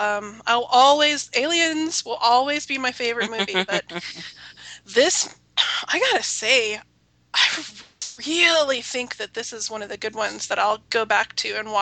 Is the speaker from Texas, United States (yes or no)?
yes; Dallas, Texas, United States; being born and raised in Dallas, Texas, like, oh my God, is that what they think our accent sounds like?